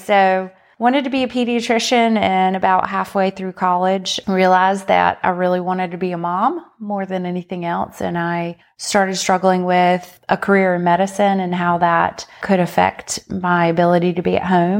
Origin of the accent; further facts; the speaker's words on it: Bath, North Carolina, United States; In Eastern North Carolina, in a small town called Bath.